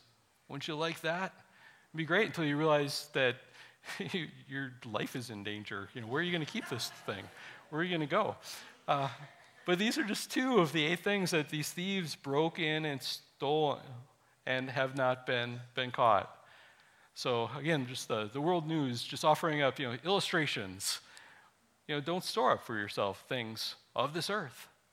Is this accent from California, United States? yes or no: no; Wisconsin, United States; I grew up in Wisconsin. The Brewers didn't make it.